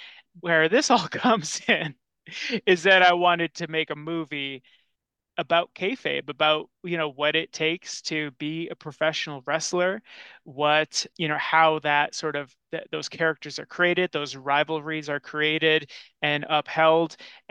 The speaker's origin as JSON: {"language": "English", "town": "High Prairie", "region": "Alberta", "country": "Canada", "tie": "born or raised there", "said": "Growing up in High Prairie, Alberta, once a year"}